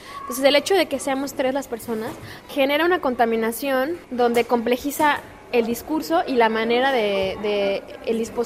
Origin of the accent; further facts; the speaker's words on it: Mexico; como artista y como persona, como mexicana, frente a una serie de situaciones, actos, acontecimientos que están pasando ahorita en México.